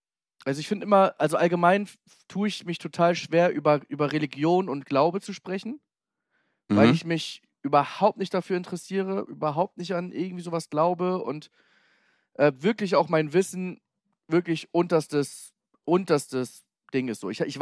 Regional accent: Hamburg, Germany; weil ich bin Hamburger, ich liebe

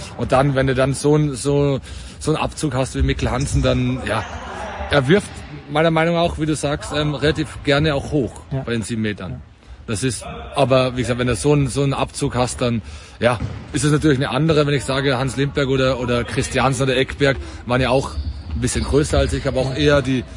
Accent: Austria; für uns als Österreicher

